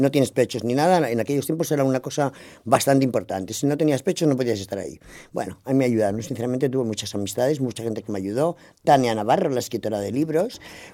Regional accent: Madrid, Community of Madrid, Spain; moved away as an adult; also born or lived in Vigo / Murcia; now in Elche, Spain; soy madrileña, vivo en Vigo y ahora vivo en Murcia, o sea, que no te digo más. He estado en el extranjero 25 años en el extranjero, o sea, que no sé ni dónde vivo ni de dónde soy ya. Bueno, sí, soy madrileña, que quede claro.

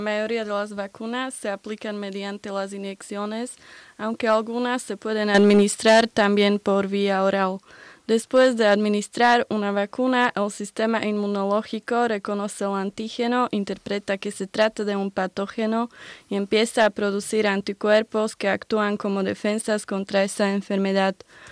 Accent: Košice, Košice Region, Slovakia; Spanish is a second language; Yo soy de la ciudad Košice.

